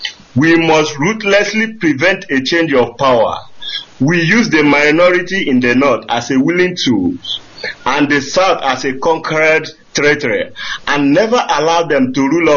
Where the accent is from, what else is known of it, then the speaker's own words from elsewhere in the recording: Imo, Nigeria; now in Barcelona, Spain; From Imo State, Idato.